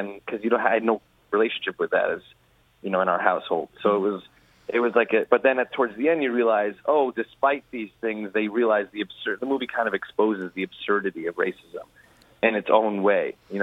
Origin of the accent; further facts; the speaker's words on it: New York, United States; But it was the first time I saw, growing up in New York, there's no such thing as like racism.